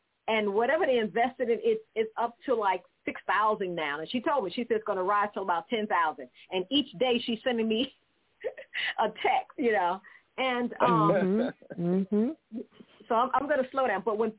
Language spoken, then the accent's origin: English; Charleston, South Carolina, United States; born there; I was born in Charleston.